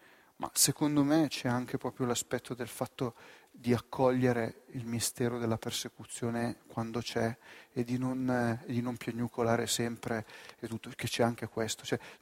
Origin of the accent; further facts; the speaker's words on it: Rome, Lazio, Italy; Sono di Roma da tre generazioni, ma sette, anzi.